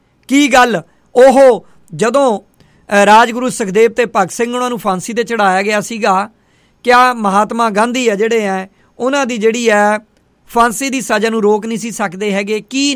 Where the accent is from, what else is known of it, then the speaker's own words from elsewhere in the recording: Punjab, India; moved away; ਕਿਉਂਕਿ ਆਪਾਂ ਉੱਥੋਂ ਮੈਂ ਪੰਜਾਬ ਤੋਂ ਬਿਲੋਂਗ ਕਰਦਾ ਜੀ